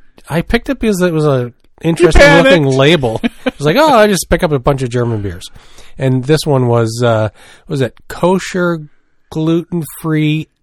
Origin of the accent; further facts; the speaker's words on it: the Maritimes, Canada; accent: Maritimes; I can hear my Maritimes accent when I listen to myself.